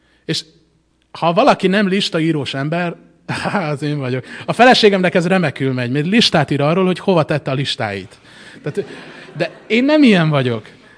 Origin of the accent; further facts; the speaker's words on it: Hungary; én egy magyar családban nőttem fel